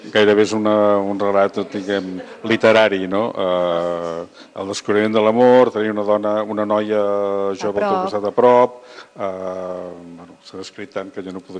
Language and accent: Catalan; Llorenç del Penedès, Catalonia, Spain; born there; almenys el meu poble de naixença no va arribar, de que anessin tots de gris. Quin o tots de marró. Llorenç del Penedès, del Baix Penedès.